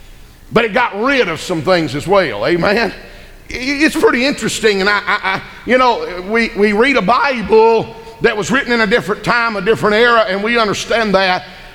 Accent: Atlanta, Georgia, United States; I'm from Atlanta, amen.

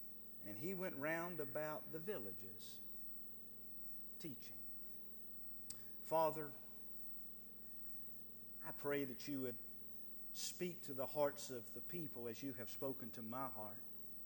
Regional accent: South Carolina, United States; Our family and I, we moved away from South Carolina, and it's always good to go back and visit from time to time.

